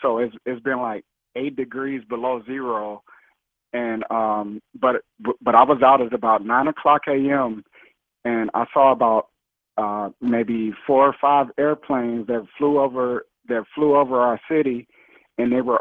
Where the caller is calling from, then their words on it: Minneapolis, Minnesota, United States; I'm calling from Minneapolis, and I just have three real quick questions for you.